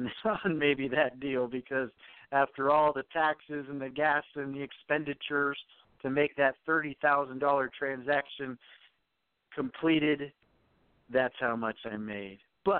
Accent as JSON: {"language": "English", "country": "South Korea", "moved": "as an adult", "said": "my wife and I came from Korea as teachers"}